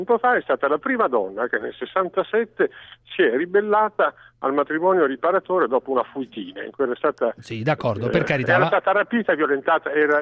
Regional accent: Calabria, Italy; sono calabrese e sono meridionale per metà, sono un vero bastardo, metà meridionale.

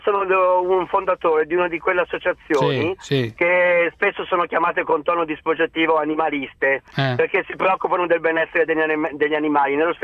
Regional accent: Milan, Lombardy, Italy; born there; Io sono nato a Milano.

